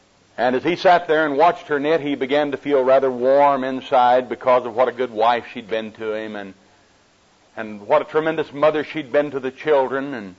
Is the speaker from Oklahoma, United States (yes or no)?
yes; Oklahoma, United States; accent: Oklahoma; that my Oklahoma accent will not be a problem to you in these moments that we have together.